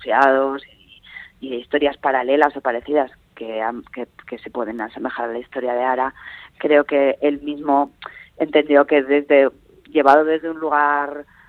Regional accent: Aragon, Spain; yo soy muy cabezota, soy maña, y las mañas somos gente muy cabezota

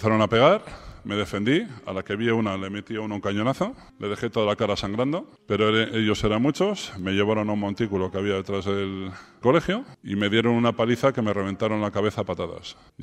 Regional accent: Getxo, Basque Country, Spain; Yo soy de Guecho. ¿Conocéis alguno Guecho? Pues hay unos acantilados enormes. Es un paisaje precioso

